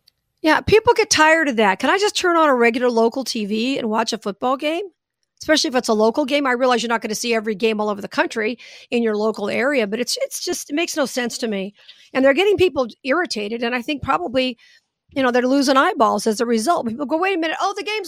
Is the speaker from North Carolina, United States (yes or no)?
no; Las Vegas, Nevada, United States; Story today, y'all know, hopefully you know, Vegas is my hometown.